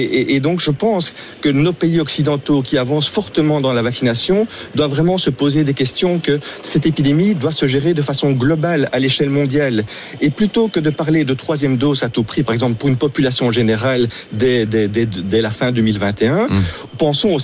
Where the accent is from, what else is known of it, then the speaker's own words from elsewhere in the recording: Belgium; Alors, bon, je ne veux pas être chauvin parce que je suis belge